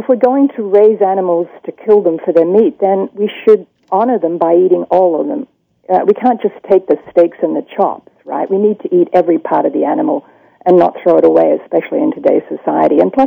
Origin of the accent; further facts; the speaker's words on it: Australia; moved away; When I was back home, I'm from Australia originally, I was in the butcher's store with my mother